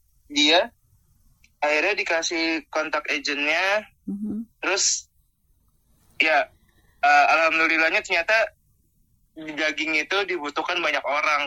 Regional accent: Jakarta, Indonesia; now in Sydney, Australia; saya datang dari Jakarta di Indonesia.

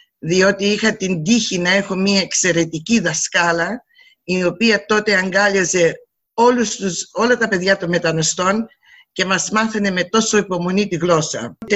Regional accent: Melbourne, Victoria, Australia; also born or lived in Pieria, Greece; Γεννήθηκα σε ένα χωριό της ορεινής Πιερίας, Σιριτίνη Πιερίας, και στα 5 μου χρόνια μεταναστεύσαμε με την οικογένειά μου και φτάσαμε στην Μελβούρνη.

